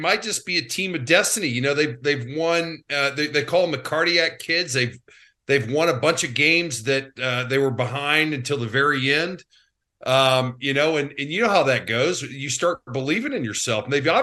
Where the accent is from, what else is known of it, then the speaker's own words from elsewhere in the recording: Atlanta, Georgia, United States; I grew up in Atlanta.